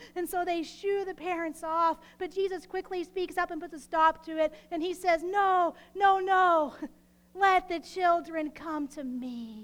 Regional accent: Texas, United States; Now, I know that I'm from Texas, this land that's void of mountains. And I haven't even been here for 2 years yet.

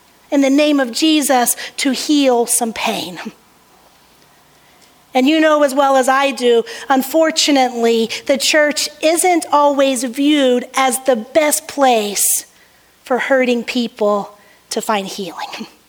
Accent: the South, United States; I'm from the South. There is no better word for that than y'all.

